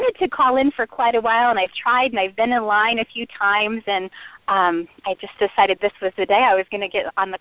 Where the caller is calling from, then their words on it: Iowa, United States; I am from Iowa, and this is my first time calling in.